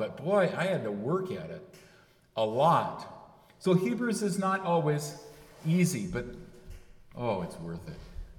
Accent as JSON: {"language": "English", "region": "California", "country": "United States", "said": "As a Californian, I'm glad to say it's delightful to be in a green place."}